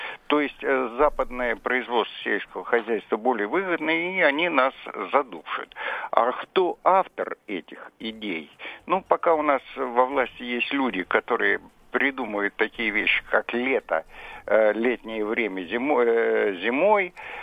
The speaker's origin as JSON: {"language": "Russian", "region": "Moscow", "country": "Russia", "said": "я из Москвы, я старый москвич."}